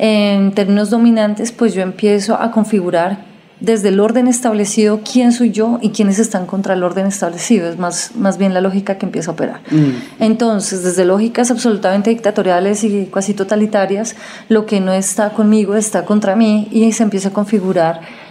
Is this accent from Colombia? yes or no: yes; Colombia; Nosotros como colombianos estamos en el orden de la guerra